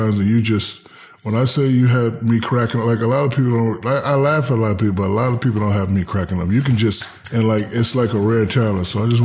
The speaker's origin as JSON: {"language": "English", "town": "Newark", "region": "New Jersey", "country": "United States", "also_born_or_lived": "Hinesville, Georgia / Germany / San Antonio, Texas", "moved": "yes", "said": "My childhood is very unorthodox. I'm from Newark, New Jersey. Mm-hmm. I moved to Hinesville, Georgia. Then I moved to Germany. Then I moved to San Antonio, Texas. I went to college in Louisiana."}